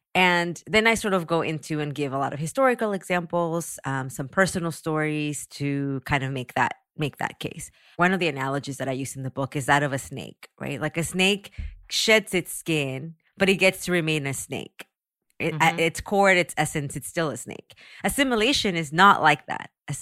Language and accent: English; San Antonio, Texas, United States; so much of that came from just growing up in a community where I grew up in San Antonio. So when I was like at home in San Antonio, I never felt like I didn't belong